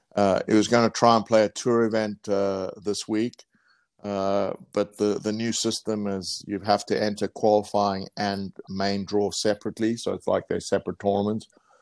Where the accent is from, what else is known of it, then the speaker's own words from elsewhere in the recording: Johannesburg, Gauteng, South Africa; you don't know any different, but I had a fantastic childhood